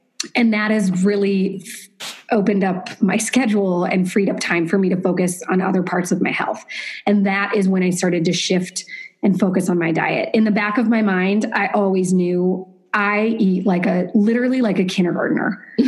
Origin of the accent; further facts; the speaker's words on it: Nebraska, United States; I'm from Nebraska. Hamburgers are my favorite meal.